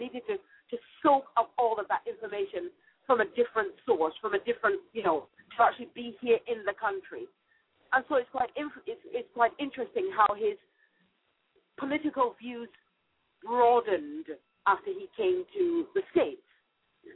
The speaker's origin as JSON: {"language": "English", "region": "London", "country": "United Kingdom", "said": "I'm from London myself."}